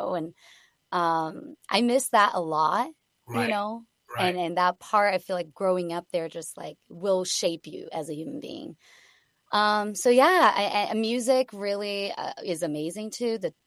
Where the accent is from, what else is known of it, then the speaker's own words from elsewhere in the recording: Brazil; Brazil is this place that is just naturally warm, and people are warm and friendly and welcoming.